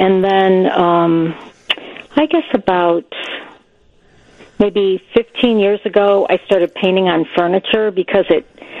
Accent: Lombard, Illinois, United States; Okay, I grew up in Lombard with my mom and dad, and I had eight brothers and sisters, so there were nine kids.

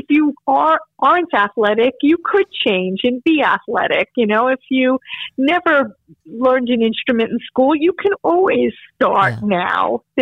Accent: Long Beach, New York, United States; I grew up in Long Beach, Long Island, and it's flat there. I mean, completely flat.

